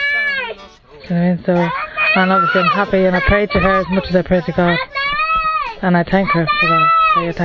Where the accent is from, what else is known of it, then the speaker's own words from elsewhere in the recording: London, United Kingdom; also born or lived in Wales; I'm 23. I'm originally from London, but I was born in Wales.